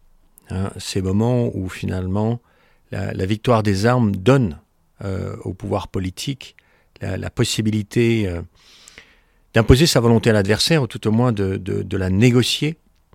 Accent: Algeria; born there; Moi, je suis né en Algérie. Mon père était à ce moment-là officier parachutiste.

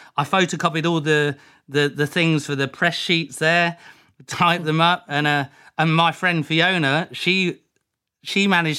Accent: Leicester, East Midlands, United Kingdom; I always said, no, I'm from Leicester. I was born in Leicester.

